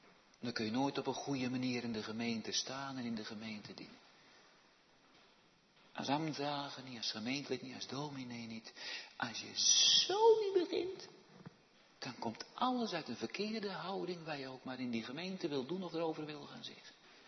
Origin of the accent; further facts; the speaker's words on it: Waarder, South Holland, Netherlands; Dat ik in een gemeente waar ik ben opgegroeid en opgevoed.